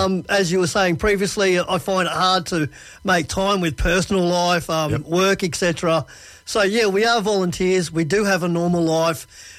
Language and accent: English; Traralgon, Victoria, Australia; Well, I grew up in Traralgon, country Victoria, on a dairy farm.